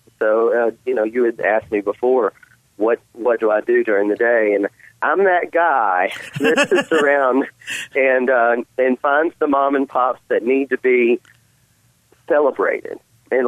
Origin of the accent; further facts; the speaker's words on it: Birmingham, Alabama, United States; because I'm from Birmingham, I'm in charge of sort of doing the southern part of it.